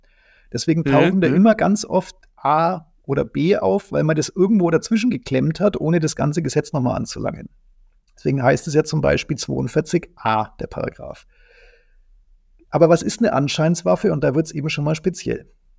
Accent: Bavaria, Germany

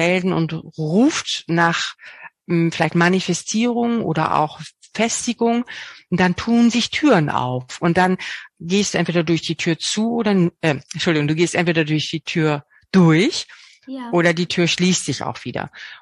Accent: Bad Zwischenahn, Lower Saxony, Germany; meinen allerersten Kurs nach Abschluss meiner Lehrerausbildung habe ich sogar an meinem Heimatort in Bad Zwischenahn gegeben, wo ich jahrelang eigentlich nur noch meine Familie besucht habe

